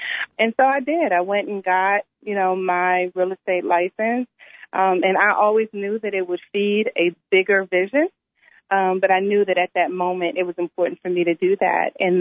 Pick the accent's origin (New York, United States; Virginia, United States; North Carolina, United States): Virginia, United States; Arlington; So born and raised in Arlington, Virginia, sixth generation, have lived both in D.C. and Maryland, currently reside in Virginia